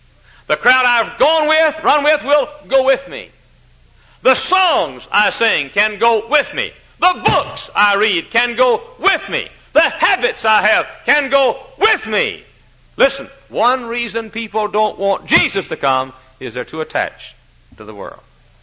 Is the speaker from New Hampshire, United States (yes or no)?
no; Texas, United States; I came here 14 years ago. We came from Texas.